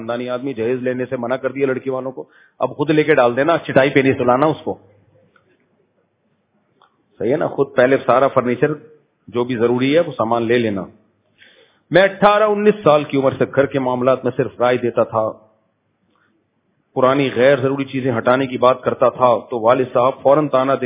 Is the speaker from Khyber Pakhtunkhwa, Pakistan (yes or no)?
no; Rahim Yar Khan, Punjab, Pakistan; میں رحیم یار خان سے آیا ہوں